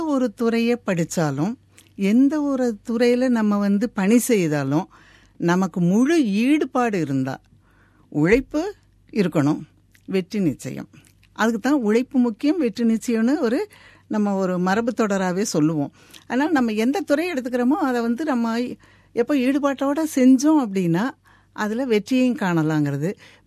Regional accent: Tiruppur, Tamil Nadu, India; நான் பிறந்து வளர்ந்ததெல்லாம் பாத்தீங்கன்னா கொங்கு நாடு, கோவை மாவட்டத்தில் திருப்பூர்ல தான் நான் பிறந்து வளர்ந்தேன். அப்போ திருப்பூர் வந்து பெரிய ஊராக இப்போ ஆயிருக்கலாம், நான் பிறந்து வளர்ந்தபோது ஒரு சின்ன ஊராக இருந்தது.

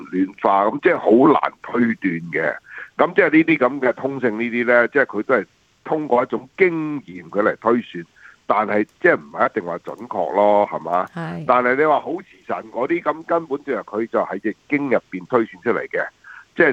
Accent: Shanghai, China; 咁譬如我哋上海人咧就比較少啦

